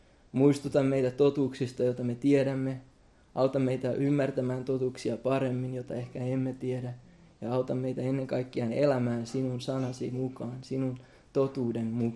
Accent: Vaasa, Ostrobothnia, Finland; Finnish is a second language; ja oon alun perin Vaasasta. Siellä on asunut suurimman osan elämästäni ja oon suomen ruotsalainen. Eli jos mun suomen kieli kuulostaa vähän niin kuin ei niin suomenkieliseltä, niin se on osa syy, että on suomen ruotsalainen.

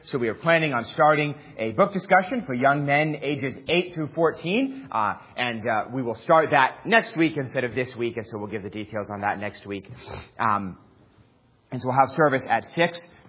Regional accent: New York City, New York, United States; As most of you know, I grew up in New York City.

